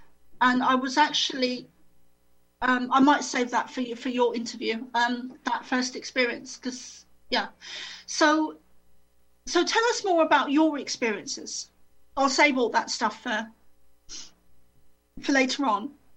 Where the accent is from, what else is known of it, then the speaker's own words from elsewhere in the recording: South Africa; born there; I started off as a child. I was born in South Africa